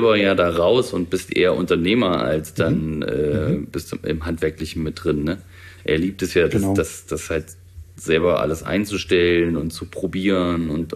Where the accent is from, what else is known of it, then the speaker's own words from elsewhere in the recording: Thuringia, Germany; aus Thüringen, aus dem Landkreis Eichsfeld, da wo ich herstamme.